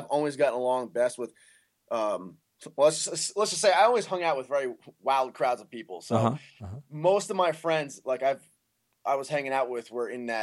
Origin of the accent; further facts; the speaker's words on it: Warwick, Rhode Island, United States; Well, growing up, I grew up originally in Warwick, Rhode Island. It's the second biggest city in Rhode Island behind Providence.